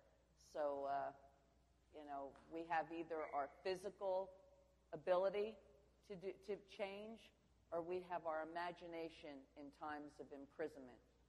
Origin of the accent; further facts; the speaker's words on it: United States; I mean, being an American, I have obviously enjoyed, you know, freedom of speech as part of our heritage.